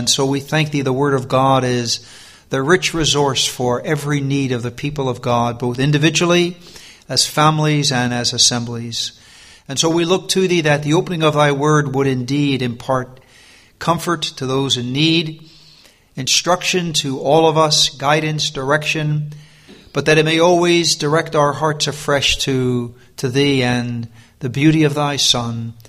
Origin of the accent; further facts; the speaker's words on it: United States; accent: American; We wouldn't call it Yankee where I come from, but my American accent, if it somehow makes it hard to understand, if I speak too fast, do something